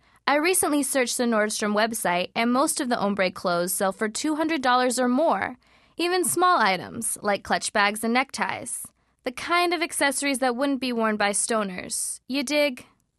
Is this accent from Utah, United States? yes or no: no; Berkeley, California, United States; But a high-end tie-dye is pretty shocking in my hometown of Berkeley, California